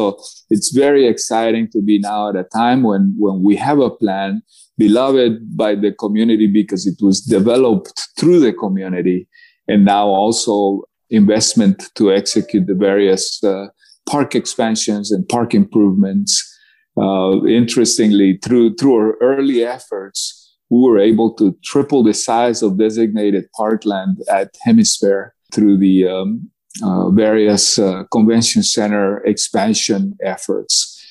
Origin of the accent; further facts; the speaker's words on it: Cali, Valle del Cauca, Colombia; English is a second language; moved away as an adult; now in United States; I'm from Cali, Colombia. I was born there to Hungarian parents, and the University of Texas called my interest. I moved to Austin after high school, and then after that, I adopted this country